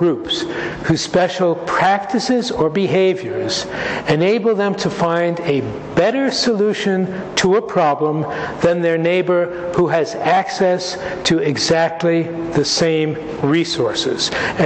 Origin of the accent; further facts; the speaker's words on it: United States; In the States, where I come from, in case you didn't tell from my accent